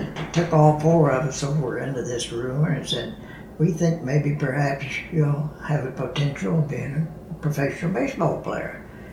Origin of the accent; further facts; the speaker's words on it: Charleston, West Virginia, United States; Charleston, West Virginia.